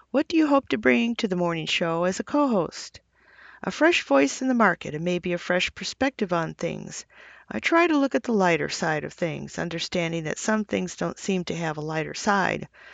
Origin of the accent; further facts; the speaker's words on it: Homer, Illinois, United States; In 2004, God opened a door to plant a church in my hometown of Homer. God must have a great sense of humor sending me to start a church in the town I grew up in and still live in.